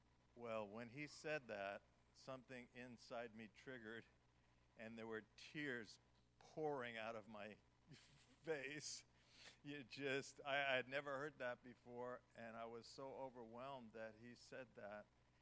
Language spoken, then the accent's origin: English; New York, United States; I grew up in New York.